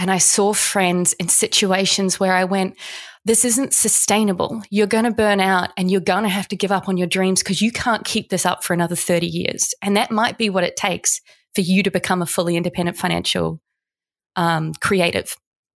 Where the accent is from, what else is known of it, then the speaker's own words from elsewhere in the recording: New Zealand; And then when I was 11, my hometown, tiny little hometown in New Zealand, had a really strong AmDram society